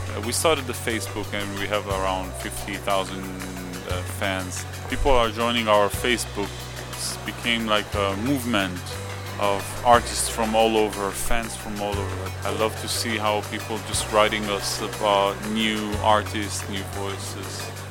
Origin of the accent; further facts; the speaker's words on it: Kfar Saba, Central District, Israel; I was born in Kfar Saba, 30 minutes from Tel Aviv. So we grew up in a kind of a small village, almost.